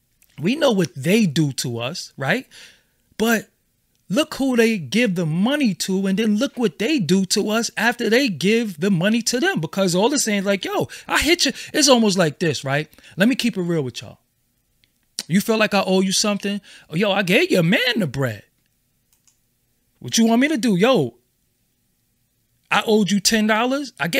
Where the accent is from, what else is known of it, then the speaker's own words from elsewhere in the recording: Brooklyn, New York, United States; If I'm from Brooklyn, what am I going to Chicago to speak to them in Chicago if Chicago has their own leadership? How about we fund the Chicago leadership? What I got to come from BK for?